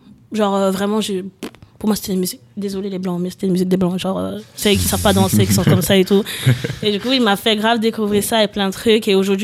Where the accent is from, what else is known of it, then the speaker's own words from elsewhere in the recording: Cameroon; je viens du fin fond du Cameroun, les gars